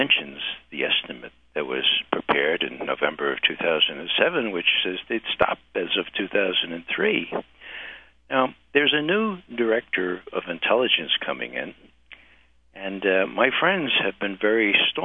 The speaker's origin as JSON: {"language": "English", "region": "New York", "country": "United States", "said": "I'm from New York, and my parents would never go to bed at night without having read the New York Times."}